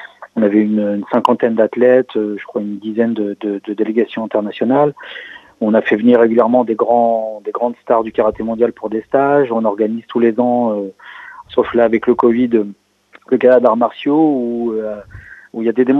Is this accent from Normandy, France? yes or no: yes; Gaillon, Normandy, France; parce que moi je suis issu aussi d'une petite ville, hein, j'ai grandi à Gaillon.